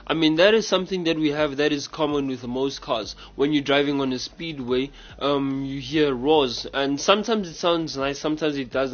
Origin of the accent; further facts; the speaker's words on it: South Africa; accent: English South African; usually I sometimes use my South African accent, you know, my English South African accent